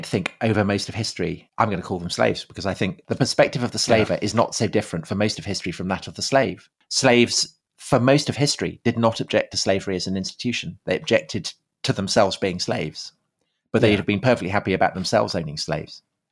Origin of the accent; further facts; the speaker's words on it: England, United Kingdom; for us growing up in England